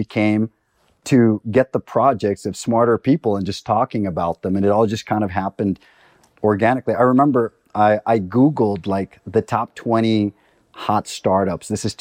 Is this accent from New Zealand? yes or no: no; Costa Rica; I'm from Costa Rica.